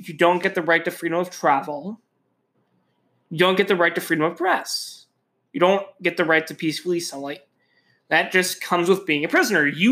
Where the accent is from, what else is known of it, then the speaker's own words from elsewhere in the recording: United States; Now, maybe South Koreans and Australians are fine with that, but I'm an American.